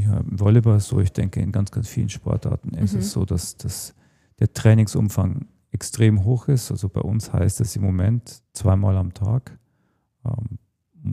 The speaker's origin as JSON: {"language": "German", "town": "Weiden in der Oberpfalz", "region": "Bavaria", "country": "Germany", "tie": "born or raised there", "said": "ich bin in Weiden in der Oberpfalz geboren, ist in Nordostbayern Richtung tschechoslowakische Grenze."}